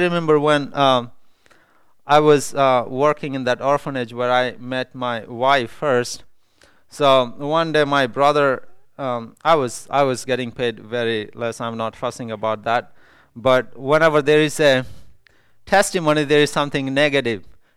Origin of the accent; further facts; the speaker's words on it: India; I'm from India.